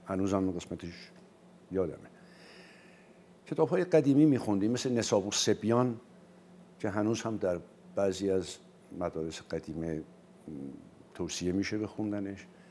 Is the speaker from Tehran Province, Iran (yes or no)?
yes; Tehran, Tehran Province, Iran; حدود یک سال بعد من همونجا متولد شدم. ظاهراً تا 2 سال و اندی همونجا بودم و بعد آمدیم به تهران. یعنی من در واقع بیشتر ایام کودکیم رو در تهران سپری کردم.